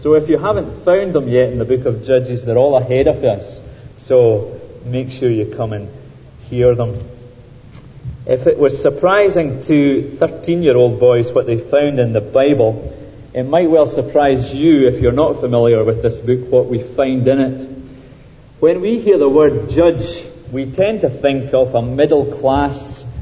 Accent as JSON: {"language": "English", "region": "Scotland", "country": "United Kingdom", "tie": "born or raised there", "said": "When I was a teenager growing up in Ayrshire"}